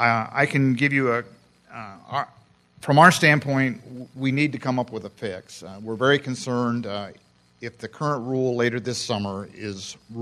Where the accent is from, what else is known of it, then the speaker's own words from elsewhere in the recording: Dysart, Iowa, United States; I'm a producer from Dysart, Iowa. We're located about 20 miles south of Waterloo.